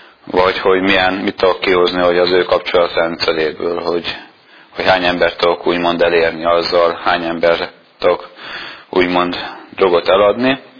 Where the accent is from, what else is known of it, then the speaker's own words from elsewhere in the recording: Kecskemét, Bács-Kiskun, Hungary; Kecskeméti vagyok, és így Kecskemétre átkerültem egy másik városba, gimnáziumba